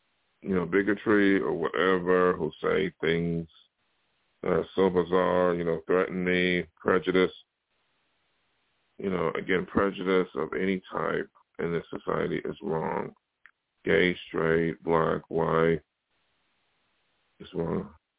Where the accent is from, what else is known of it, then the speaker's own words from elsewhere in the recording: New York, United States; You know, like I'm come from New York State, which is traditionally a very open-minded state.